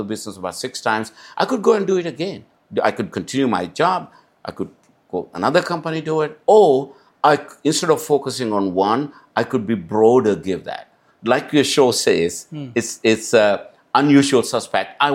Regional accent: Sri Lanka; moved away as an adult; also born or lived in Singapore / Hong Kong / Switzerland; now in China; And I was born and raised in Sri Lanka, and I started my early career in Singapore, then from US, Hong Kong, Switzerland, and past 10 years in China.

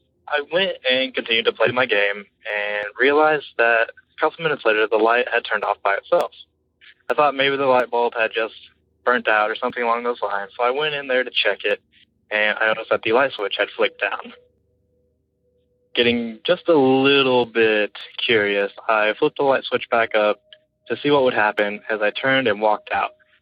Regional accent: Springfield, Missouri, United States; I am from Springfield, Missouri. I have one story for you from when I was younger, about 12 years ago. I grew up in the country, outside of Springfield.

